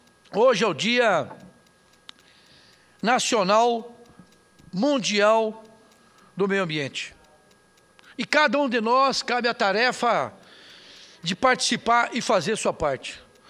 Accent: Santa Catarina, Brazil; moved away as an adult; also born or lived in Rondônia; Nós, senhor presidente, se mudamos de Santa Catarina para o estado de Rondônia, na época do território, em 1977.

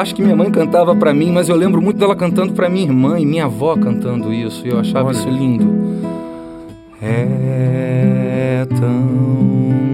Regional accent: Brasília, Federal District, Brazil; also born or lived in Rio de Janeiro; eu nasci no Rio, mas confesso que não tenho muita recordação, vim muito jovem para Brasília, mas família toda carioca.

